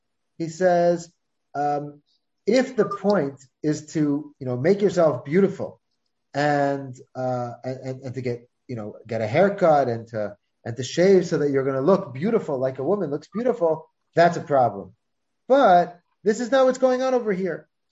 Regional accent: United States; accent: American; it wasn't my American accent that was messing up

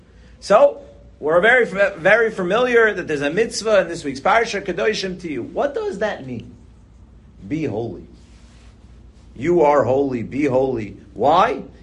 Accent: Tel Aviv, Tel Aviv District, Israel; I'm originally not from here. I'm from Tel Aviv.

